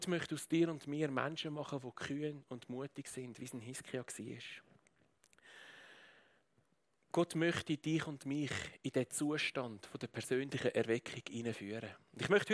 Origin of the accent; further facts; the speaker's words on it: Würenlos, Aargau, Switzerland; Ich bin in Würrolos aufgewachsen, ich habe in Baden meine Lehre gemacht